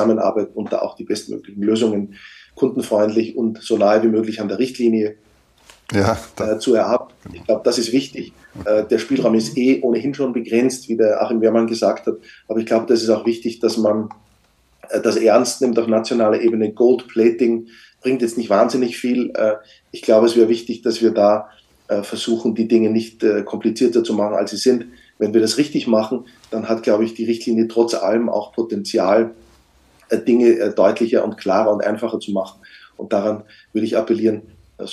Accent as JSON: {"language": "German", "country": "Austria", "said": "ich als Österreicher ist es mir ein Anliegen, zum Skifahren so möglichst viele Leute in meine Heimat zu bringen."}